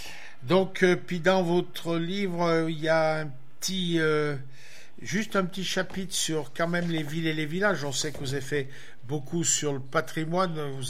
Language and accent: French; Auvergne-Rhône-Alpes, France; parce que on est Auvergnat, on est Velave aussi, mais on croit connaître notre région.